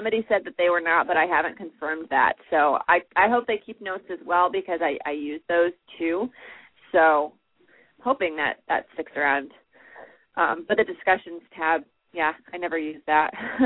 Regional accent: Watertown, New York, United States; Like, I'm from the Watertown, New York area.

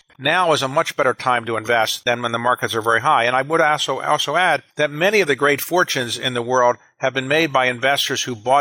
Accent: Baltimore, Maryland, United States; I grew up in Baltimore in the United States.

